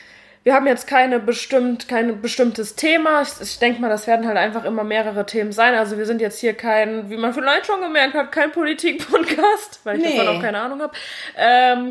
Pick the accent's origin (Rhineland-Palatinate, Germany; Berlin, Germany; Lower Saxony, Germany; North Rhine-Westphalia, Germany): Rhineland-Palatinate, Germany; ich komme aus dem Westerwald, das liegt zwischen Koblenz und Köln. Also ich fühle mich ein bisschen mehr, aber so Richtung Köln hingezogen, auch gerade Karneval und so.